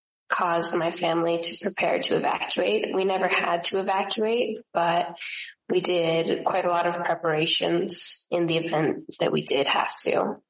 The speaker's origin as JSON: {"language": "English", "town": "Polson", "region": "Montana", "country": "United States", "tie": "born or raised there", "said": "I'm from Polson, Montana."}